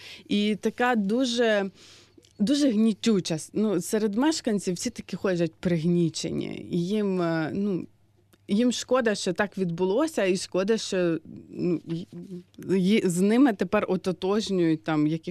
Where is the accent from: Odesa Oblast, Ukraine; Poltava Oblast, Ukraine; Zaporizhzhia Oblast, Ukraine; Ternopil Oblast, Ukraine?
Poltava Oblast, Ukraine; Novi Sanzhary; born there; я народилася в Нових Санжарах